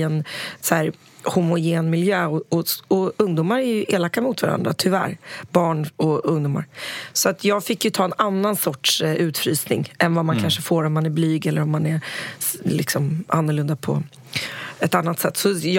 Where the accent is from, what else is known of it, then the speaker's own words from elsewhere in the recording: Sweden; det finns ingenstans i världen där jag är så svensk som när jag är i USA